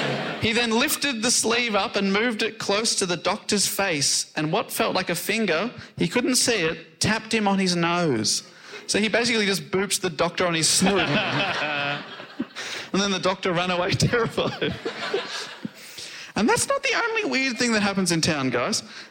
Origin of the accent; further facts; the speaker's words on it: England, United Kingdom; And being English, I was wondering, Phil, if you could possibly bring this scene to life for